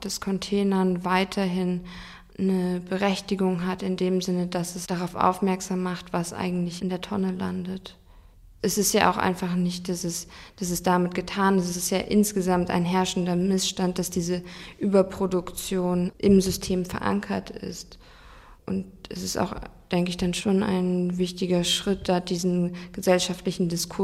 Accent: Lower Saxony, Germany; born there; Ich komme gebürtig aus Niedersachsen.

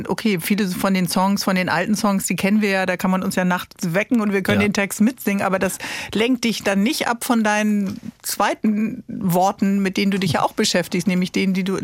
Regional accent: Bremen, Germany; Als Bremerin weiß ich natürlich, dass du schon, ich glaube, im oberen zweistelligen Bereich den Brocken schon bestiegen hast.

